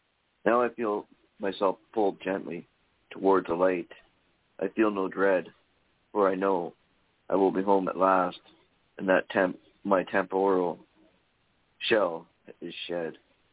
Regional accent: Waipukurau, Hawke's Bay, New Zealand; My hometown is Waipukuru in the central Hawke's Bay region of New Zealand's North Island.

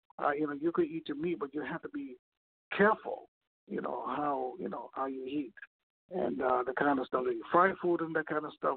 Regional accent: Jamaica; I come up from Jamaica where, you know, it's starchy. Everything that we eat is full of starch. You know, we grew up on that kind of stuff, you know.

